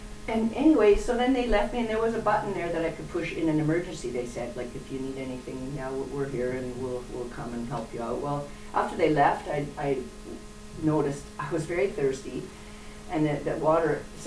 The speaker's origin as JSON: {"language": "English", "country": "Canada", "lives_now": "Germany", "said": "I said, hey, I'm a Canadian citizen, I'm a free person."}